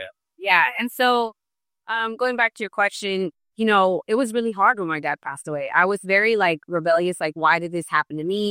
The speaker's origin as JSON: {"language": "English", "town": "Los Angeles", "region": "California", "country": "United States", "tie": "born or raised there", "said": "I went to school. I grew up in South Central."}